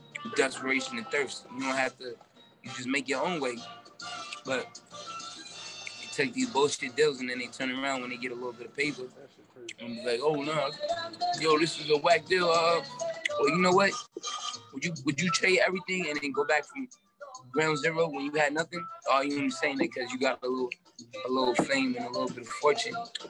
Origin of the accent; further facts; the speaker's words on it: Brooklyn, New York, United States; Like, I'm from Brooklyn, so I really know what's up.